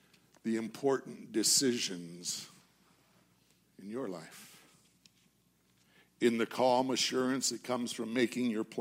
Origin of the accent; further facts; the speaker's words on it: Filer, Idaho, United States; I was raised in First Baptist Church, Filer, Idaho, just outside of Twin Falls, Idaho.